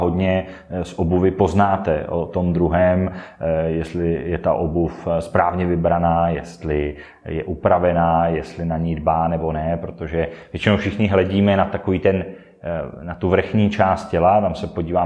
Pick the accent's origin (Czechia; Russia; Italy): Italy; now in Czech Republic; já jsem se narodil v Itálii, žil jsem velkou část života v Itálii a moje druhá polovina rodiny vlastně stále žije v Itálii. Tak jsem vlastně následně po tom, co jsme se přestěhovali sem do České republiky